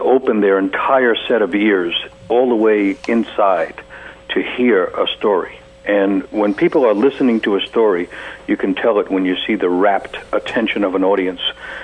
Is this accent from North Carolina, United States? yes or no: no; New York City, New York, United States; And that same year, I was growing up in New York.